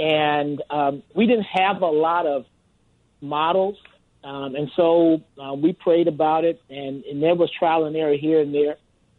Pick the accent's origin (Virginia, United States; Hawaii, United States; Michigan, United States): Michigan, United States; Detroit; So we understood, even when growing up in Detroit, my grandmother raised me and my grandfather raised me